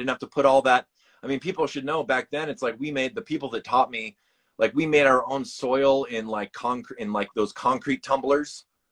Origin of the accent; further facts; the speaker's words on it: Chicago, Illinois, United States; also born or lived in California; I was from Chicago, and I'd lived out in Cali for a few years and all that.